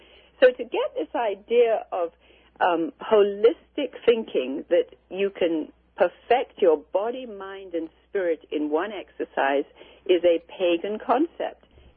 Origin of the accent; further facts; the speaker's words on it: India; is I was born and raised in India.